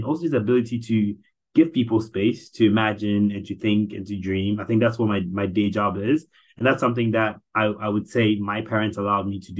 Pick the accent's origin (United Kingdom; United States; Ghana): Ghana; Like I was born and raised in Ghana, right?